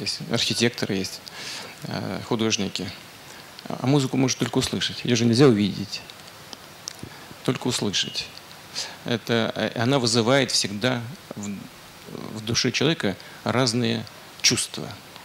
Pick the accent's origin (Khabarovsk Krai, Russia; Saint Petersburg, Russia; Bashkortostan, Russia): Saint Petersburg, Russia; Вот я об этом хорошо знаю, я сам из Ленинграда, из Петербурга.